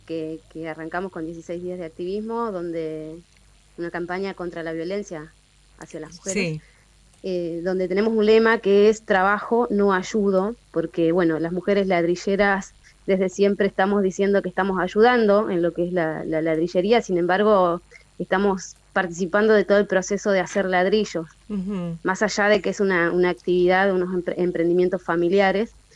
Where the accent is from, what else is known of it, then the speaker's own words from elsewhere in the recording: Santa Elena, Entre Ríos, Argentina; las mujeres de las provincias y de la Argentina profunda, bueno, soy de Santa Elena